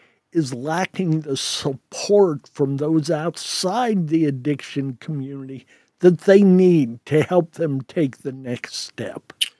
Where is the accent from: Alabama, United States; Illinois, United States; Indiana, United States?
Indiana, United States; I am also from Delaware County, but it's in the state of Indiana, eastern Indiana.